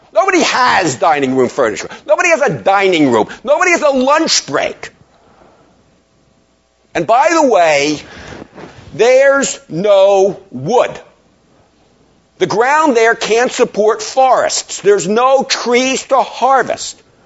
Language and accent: English; Maryland, United States; I'm from Maryland. Our capital, Annapolis.